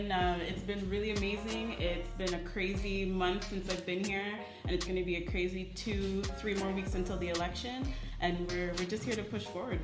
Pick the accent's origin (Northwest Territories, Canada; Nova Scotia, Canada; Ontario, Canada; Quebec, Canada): Quebec, Canada; Montreal; So I grew up in Little Burgundy, was born and raised there, lived most of my life there.